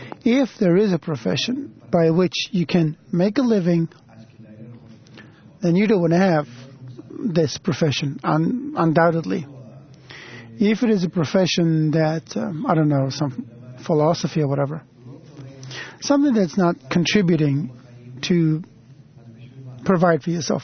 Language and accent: English; New York, United States; from New York.